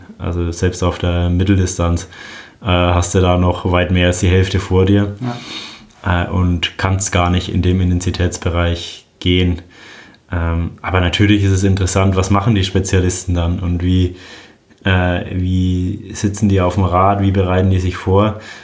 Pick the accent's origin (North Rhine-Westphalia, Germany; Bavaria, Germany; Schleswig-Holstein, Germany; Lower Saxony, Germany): Bavaria, Germany; Roth; Ja, Rot ist meine Heimat. Als Franke ist es, glaube ich, selbstverständlich, dass man in Rot am Start steht. Ich bin ja auch mit dem Rennen aufgewachsen.